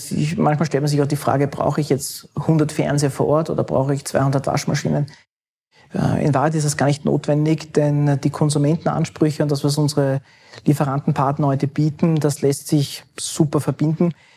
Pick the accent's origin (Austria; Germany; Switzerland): Austria; Hardegg, Lower Austria; mein Heimatort ist Hardegg im Nationalpark Teiertal.